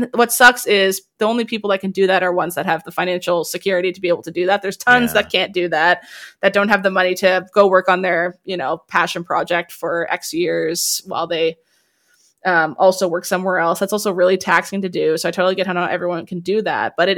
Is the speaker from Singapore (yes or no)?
no; Halifax, Nova Scotia, Canada; because I'm from Halifax, Nova Scotia.